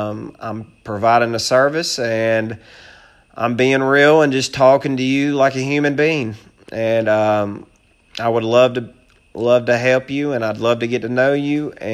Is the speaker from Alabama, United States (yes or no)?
yes; Oxford, Alabama, United States; now in Daphne, United States; I live in Daphne, Alabama. I'm from Oxford, Alabama. I'm from the Oxford Anniston, Alabama, if you know where that is. I grew up about an hour northeast, more east than north of Birmingham